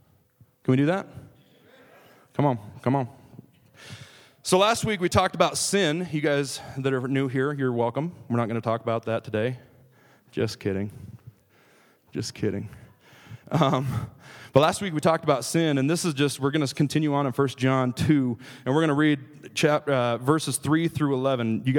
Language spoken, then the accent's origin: English; Scottsbluff, Nebraska, United States; Can I tell you that I am from Scottsbluff, Nebraska?